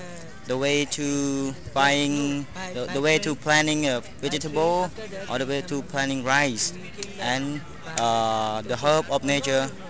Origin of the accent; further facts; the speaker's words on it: Laos; I come from Laos.